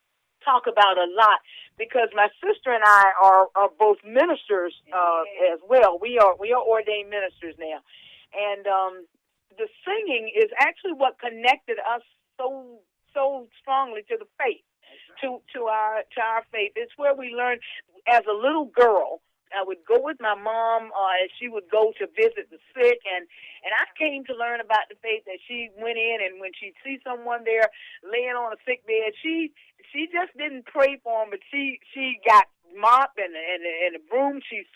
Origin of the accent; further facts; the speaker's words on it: the South, United States; And growing up in the South, and my parents, they also sang.